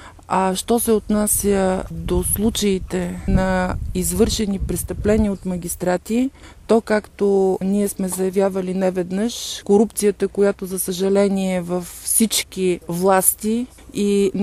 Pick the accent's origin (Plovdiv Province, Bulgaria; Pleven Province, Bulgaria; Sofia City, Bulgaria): Pleven Province, Bulgaria; Pleven; За мен като плевенчанин е срамно това